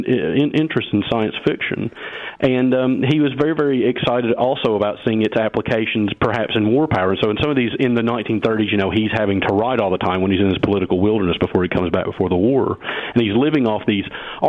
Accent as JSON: {"language": "English", "region": "Tennessee", "country": "United States", "said": "Now, I'm originally from Tennessee, as you might work out from my accent"}